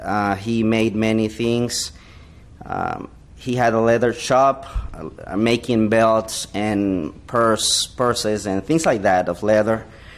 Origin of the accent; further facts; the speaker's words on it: Francisco Morazán, Honduras; first language Spanish; English is a second language; We are in Honduras. I grew up in the capital city in Honduras